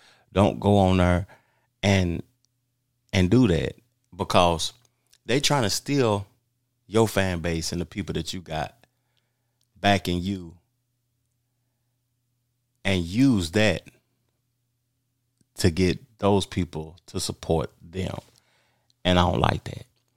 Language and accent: English; Tennessee, United States; I'm from Tennessee. I can't help it. Like, if you from my hometown and you hating on … then you don't even like your own people